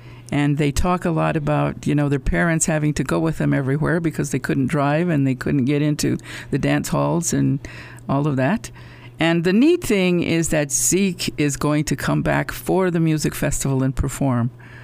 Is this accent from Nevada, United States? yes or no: no; Silver City, New Mexico, United States; born there; I was born in Silver City, and I have been a professor at Western for 23 years.